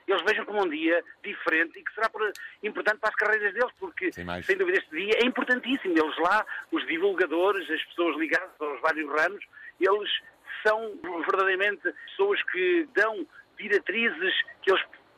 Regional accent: Sernancelhe, Viseu, Portugal; now in Lisbon, Portugal; Tanto amo a minha terra, estou em Lisboa a morar já há muitos anos, mas a minha terra está sempre no coração.

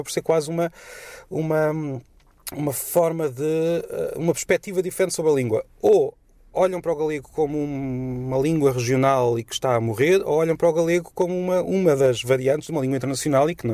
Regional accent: South, Portugal; accent: southern Portuguese; falo português talvez um pouco mais lento, porque a nossa pronúncia, principalmente no sul do país, é uma pronúncia um pouco fechada e difícil para os galegos entenderem

